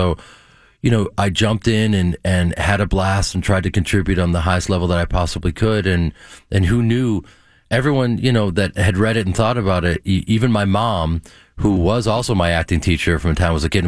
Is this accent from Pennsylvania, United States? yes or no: no; Chicago, Illinois, United States; growing up in Chicago, the brass ring for us was working on stage.